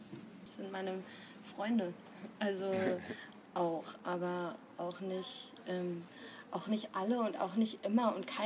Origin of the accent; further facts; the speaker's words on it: Mannheim, Baden-Württemberg, Germany; now in Munich, Germany; Also ich bin ja aus Mannheim